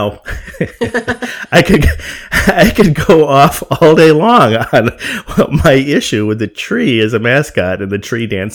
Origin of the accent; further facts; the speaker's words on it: Milford, Michigan, United States; And even my own high school. I grew up in Milford, Michigan, and the high school in Milford for years and years and years they were called the Redskins.